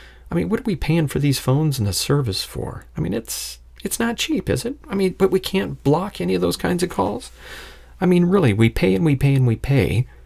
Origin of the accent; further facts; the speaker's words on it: West Palm Beach, Florida, United States; And like I said, spinning records in an adult nightclub in West Palm Beach? My God, that's my hometown.